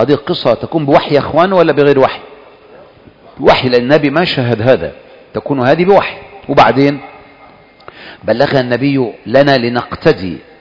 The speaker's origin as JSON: {"language": "Arabic", "town": "Gaza", "region": "Gaza Strip", "country": "Palestine", "said": "وأنا من أهل غزة"}